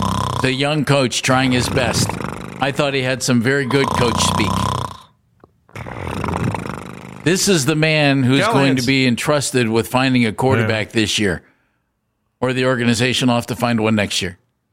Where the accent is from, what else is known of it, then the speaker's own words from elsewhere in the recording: Cuyahoga Falls, Ohio, United States; born there; I was born in Cuyahoga Falls.